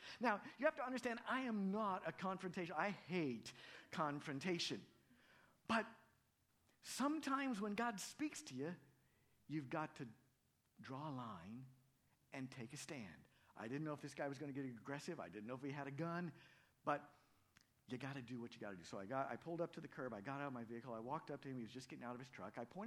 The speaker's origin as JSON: {"language": "English", "country": "United States", "said": "and I'm an American too"}